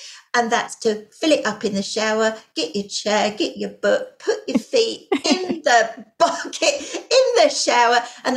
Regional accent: South East England, United Kingdom; I come from England. You might have guessed from the accent there. And I come from a county called Surrey.

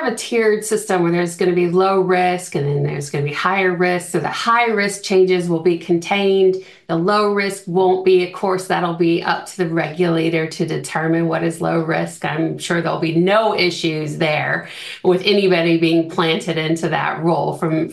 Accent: United States; now in New Zealand; it's like this island paradise that as an American, this is the way we think about New Zealand.

